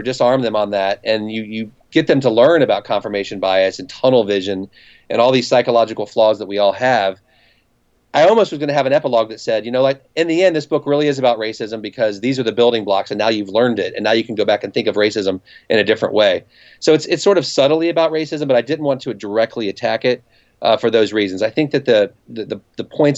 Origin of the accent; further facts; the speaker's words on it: Cincinnati, Ohio, United States; I'm from Cincinnati, and so the next year I got a job at the University of Cincinnati Law School